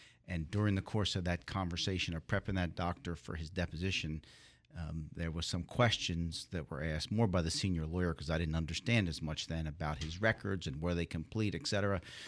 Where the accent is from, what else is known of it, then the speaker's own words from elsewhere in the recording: Philadelphia, Pennsylvania, United States; I'm a kid from Philly. I'm kid from the neighborhood. I was born and raised in Germantown, been in Philadelphia pretty much my whole life other than going away for college.